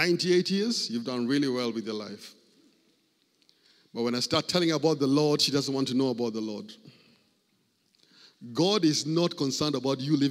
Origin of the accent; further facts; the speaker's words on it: Kenya; When I was growing up in Kenya